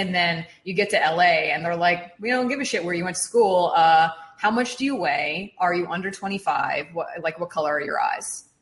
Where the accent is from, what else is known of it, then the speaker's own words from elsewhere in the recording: Toronto, Ontario, Canada; now in Los Angeles, United States; I'm from Toronto originally